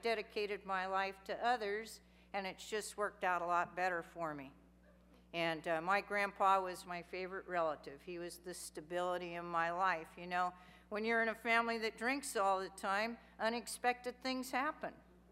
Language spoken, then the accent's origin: English; Chico, California, United States; I grew up in Chico, California. I grew up in a family that drank a lot.